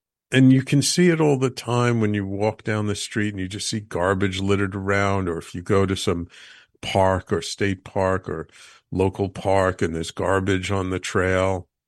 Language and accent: English; New York City, New York, United States; I'm born and bred in New York City, grew up in the Bronx, lived in and around New York City my whole life.